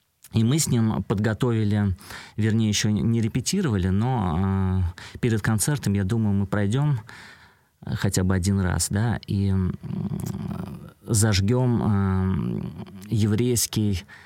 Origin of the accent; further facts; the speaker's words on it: Russia; я решил провести в России такой заключительный, можно сказать, юбилейный мой концерт у себя на родине.